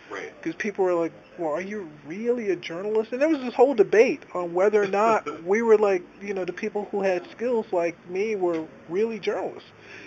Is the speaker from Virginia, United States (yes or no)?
no; Minneapolis, Minnesota, United States; Aaron Pilhoffer, a good friend of mine. We're both from Minneapolis.